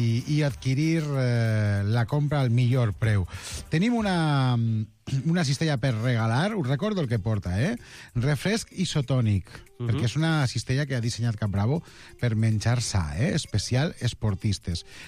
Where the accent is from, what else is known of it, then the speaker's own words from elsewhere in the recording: Valencian Community, Spain; No, clar, perquè com totes les meves excuses és que jo sóc valencià.